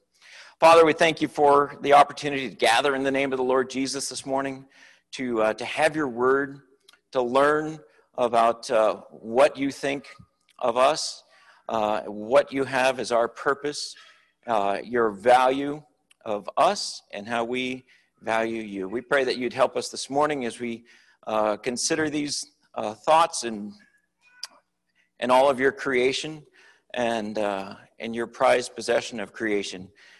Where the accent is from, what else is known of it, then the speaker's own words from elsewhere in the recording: Hershey, Pennsylvania, United States; As a kid, when I grew up in Hershey, I remember that was the most historic area I'd ever lived in.